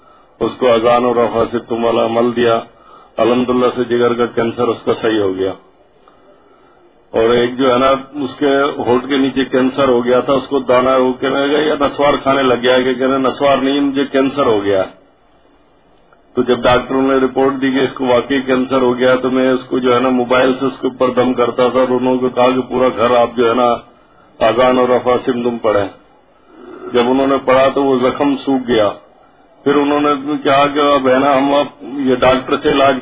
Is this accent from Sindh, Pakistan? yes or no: yes; Kandiaro, Sindh, Pakistan; میں کنڈیاروں سے آیا ہوں